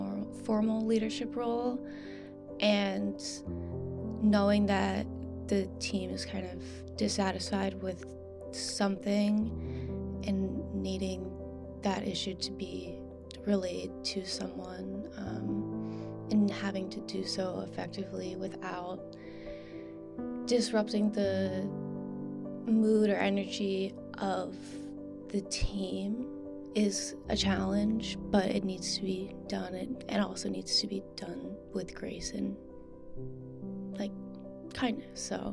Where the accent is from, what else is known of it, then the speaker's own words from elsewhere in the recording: Chesapeake, Virginia, United States; born there; also born or lived in Winston-Salem, North Carolina / Outer Banks, North Carolina / Florida; It's kind of hard to describe because I've moved around a lot. I was born in Chesapeake, and then I moved to Winston-Salem. I moved to the Outer Banks, then I moved to Florida, and now I'm back here in Nashland, Virginia.